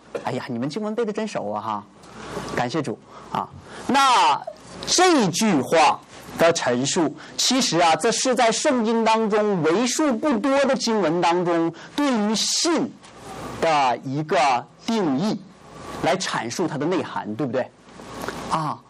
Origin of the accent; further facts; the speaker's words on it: Heilongjiang, China; now in Boston, United States; 那我来自于中国的黑龙江省啊，现在在 Boston College， 就是波士顿学院 BC 哈，读神学。所以我是一名神学生